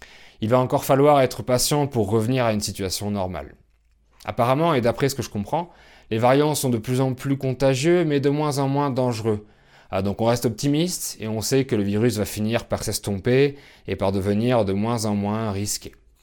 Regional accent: France; je suis français, polyglotte et professeur de français.

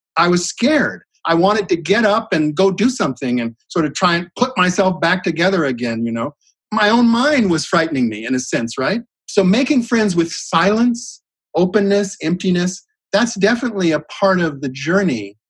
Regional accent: Texas, United States; I grew up in East Texas.

